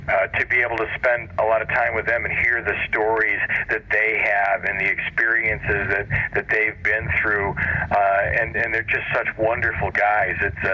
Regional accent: Rochester, New York, United States; ended up going back to my hometown and was fortunate enough to work at the radio station that I grew up listening to.

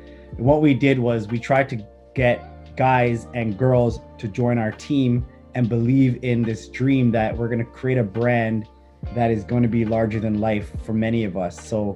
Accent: Mississauga, Ontario, Canada; where we grew up in Mississauga

